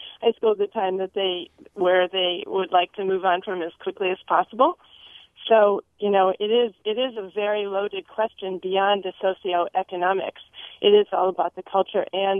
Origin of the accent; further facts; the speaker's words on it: Midwest, United States; also born or lived in Chicago / Minneapolis; I'm from the Midwest too, actually. I grew up in around Chicago and Minneapolis. So I spent 10 years there feeling, and I feel like, you know, those are my Midwest roots.